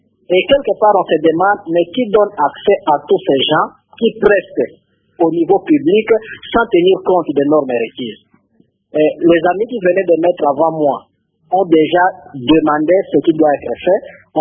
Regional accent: DR Congo; chez nous, en République démocratique du Congo

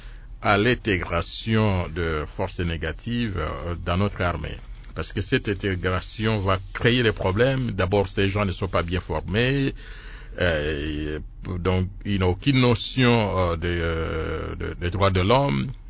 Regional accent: DR Congo; chez nous au Congo, il y a un système de doublure à chaque instant.

